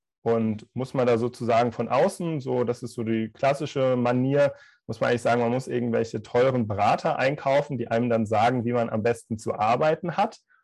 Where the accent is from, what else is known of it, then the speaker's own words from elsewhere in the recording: West Germany, Germany; now in Berlin, Germany; Also ganz ursprünglich komme ich aus dem Westen von Deutschland und bin dann nach Berlin gekommen